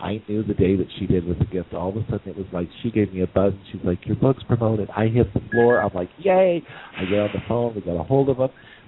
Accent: Wyoming, United States; I am from Wyoming, but I have some really good clients and I love the South. As you guys have found out, I'm in Florida.

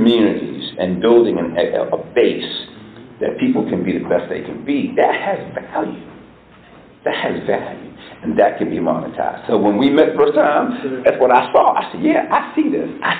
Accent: Baltimore, Maryland, United States; You know, we're both from Baltimore. I'm from the projects in Cherry Hill, South Baltimore.

